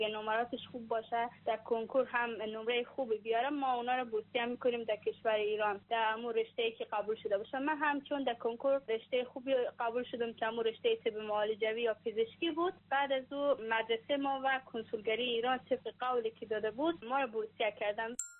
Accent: Herat, Afghanistan; also born or lived in Daykundi; now in Iran; از ولایت دایکنده سالتم و در هرات هم بزرگ شدم.

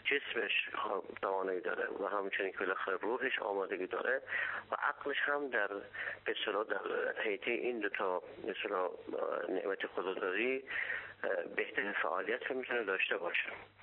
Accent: Afghanistan; من به عنوان یک افغانی

